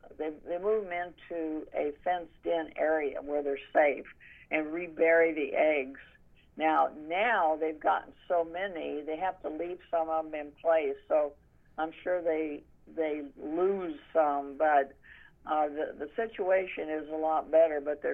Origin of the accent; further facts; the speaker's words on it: Hillsboro, Illinois, United States; I grew up in Hillsboro, Illinois